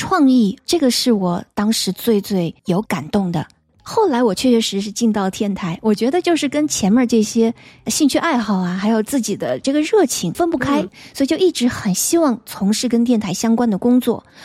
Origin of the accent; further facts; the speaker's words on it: southern China, China; 因为我是南方人